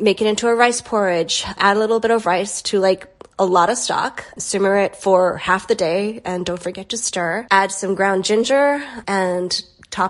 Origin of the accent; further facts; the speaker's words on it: Hawaii, United States; So I grew up in Hawaii. So my idea of Thanksgiving and Christmas is a little bit different from maybe what like a person raised on the mainland, their idea of Thanksgiving is.